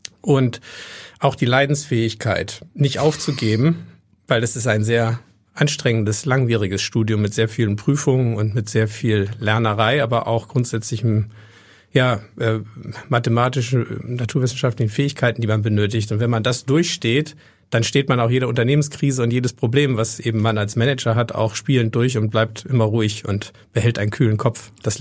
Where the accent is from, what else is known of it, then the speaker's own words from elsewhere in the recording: Hamburg, Germany; Tatsächlich bin ich in Barmbek geboren. Okay. Und dann in Wandsbek und später in Schnelsen und dann war ich in Rissen.